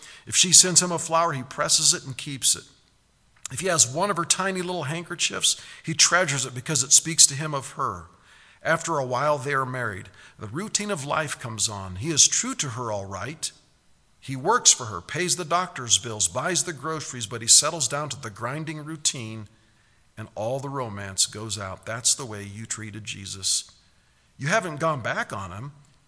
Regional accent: United States; You know, I love being an American because there's so many benefits to it.

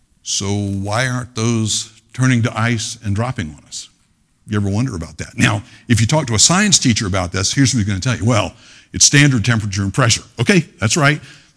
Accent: Pensacola, Florida, United States; I remember growing up in Pensacola, Florida.

